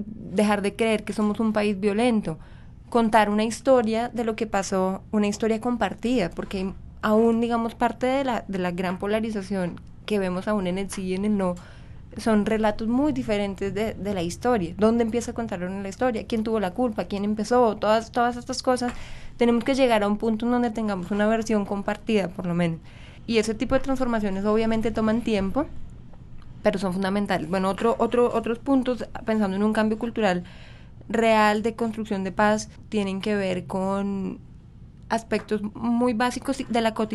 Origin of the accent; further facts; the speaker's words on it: Colombia; como colombianos estamos en un momento de transformación